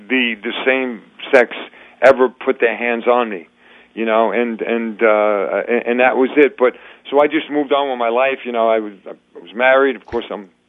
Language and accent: English; Bronx, New York, United States; You know, I grew up in the Bronx, so I actually forget.